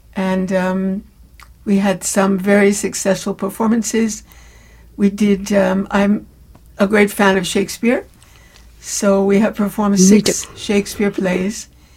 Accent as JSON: {"language": "English", "region": "New York", "country": "United States", "tie": "born or raised there", "said": "because I grew up in New York, I had the great advantage of having theater at my doorstep."}